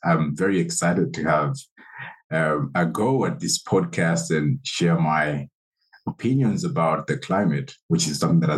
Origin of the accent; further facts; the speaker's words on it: Kampala, Central Region, Uganda; So I was born and raised in the East African country of Uganda, the beautiful city of Kampala.